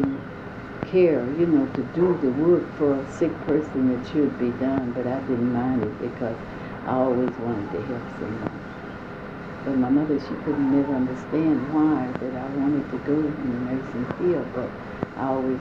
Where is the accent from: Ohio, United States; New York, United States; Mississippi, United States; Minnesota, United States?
Mississippi, United States; Lexington; born there; I was born in Mississippi, at a place they call Lexington, about 65 miles to south of Jackson, Mississippi.